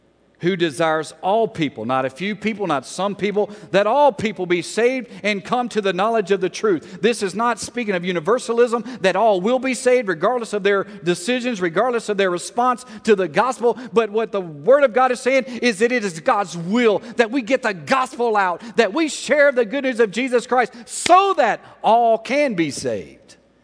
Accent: Alexandria, United States; in my hometown in Alexandria, this really gets personal

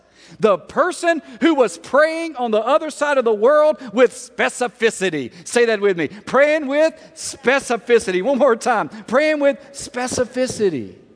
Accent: Alexandria, United States; in my hometown in Alexandria, this really gets personal

